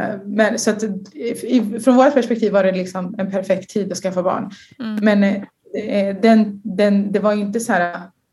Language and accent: Swedish; Sweden; han var en kille från Marocko, jag är en tjej från Sverige. Vi är helt olika uppväxt.